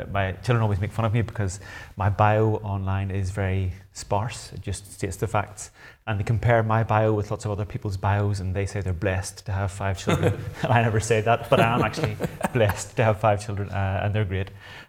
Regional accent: Northern Ireland, United Kingdom; Yes, so I grew up in Northern Ireland near Belfast. My parents were Christians, my big brother was a Christian

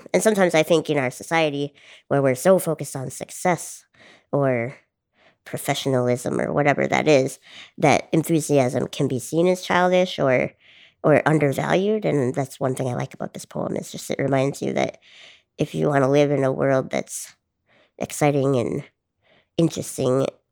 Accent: Duluth, Minnesota, United States; I'm from Duluth, Minnesota, and I'm a musician and a public speaker and a disability advocate.

